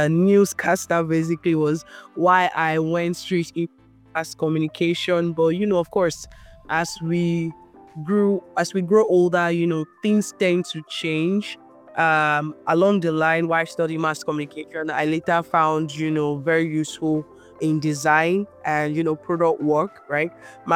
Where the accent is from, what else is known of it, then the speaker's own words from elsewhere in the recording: Nigeria; And I grew up in Nigeria and my journey has always been fueled by creativity, curiosity.